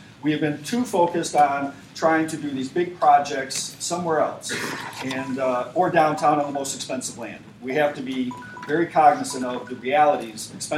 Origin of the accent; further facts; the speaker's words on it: Ann Arbor, Michigan, United States; born or raised there